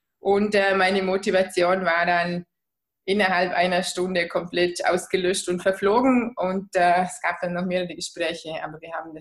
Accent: Feldkirch, Vorarlberg, Austria; ich komme aus Feldkirch, aus Österreich. Das ist südlich vom Bodensee.

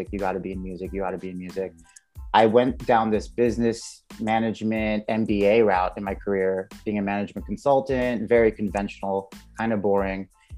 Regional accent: California, United States; I am from California. I had a chance to live all over the U.S. With work and travel the globe, but California native.

